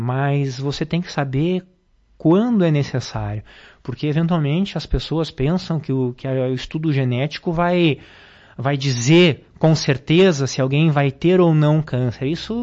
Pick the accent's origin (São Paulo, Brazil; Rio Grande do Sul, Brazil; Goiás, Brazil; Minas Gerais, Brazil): Rio Grande do Sul, Brazil; Passo Fundo; Eu sou natural de Passo Fundo.